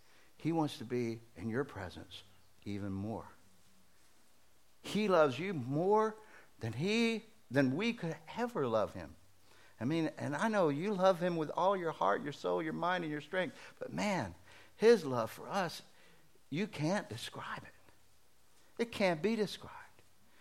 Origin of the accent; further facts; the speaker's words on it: Birmingham, Alabama, United States; You know, I still have to defend that so much, you know, because I'm from Birmingham, and Birmingham had such a black eye from what happened.